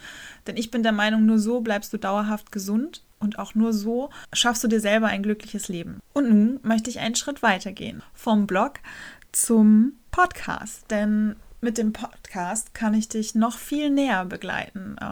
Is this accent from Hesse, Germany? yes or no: no; Rostock, Mecklenburg-Vorpommern, Germany; also born or lived in Berlin / Hamburg / New Zealand; ich bin mittlerweile 30 Jahre jung. Ich wohne seit einem guten Monat wieder in meiner Heimatstadt Rostock. Davor habe ich 6 Jahre in Berlin gewohnt und 4 Jahre in Hamburg studiert und davor war ich 1 Jahr in Neuseeland.